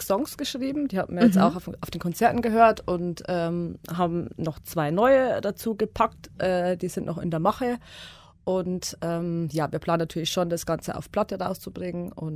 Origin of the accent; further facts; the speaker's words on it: Bavaria, Germany; now in Dortmund, Germany; Genau, ich bin aus Bayern.